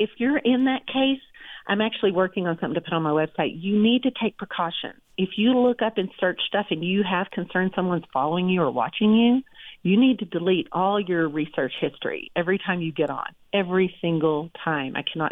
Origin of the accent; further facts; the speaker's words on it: the South, United States; I realized that either I can stay here, and I grew up in the South, and live in a trailer house with a man that verbally abuses me